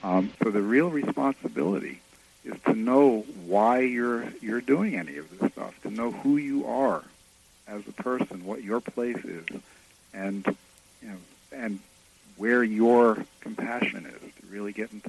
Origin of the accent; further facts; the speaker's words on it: New York City, New York, United States; I grew up in New York City, which was a place where the weather was something that you didn't really pay a whole lot of attention to.